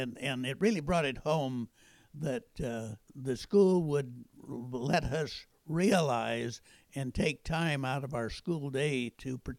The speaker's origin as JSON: {"language": "English", "town": "Venice", "region": "California", "country": "United States", "tie": "born there", "said": "In fact, I was born in Venice instead of Kingsburg. It was a posh summer colony."}